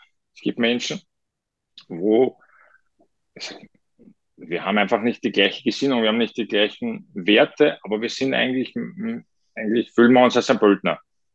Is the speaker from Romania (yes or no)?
no; Herzegovina, Bosnia & Herzegovina; ich fühle mich als Bosnier. Und vor allem das ist komisch. Ich bin ja nicht einmal Bosnier. Ich komme aus Herzegowina. Herzegowina ist ein anderer Teil von Bosnien-Herzegowina.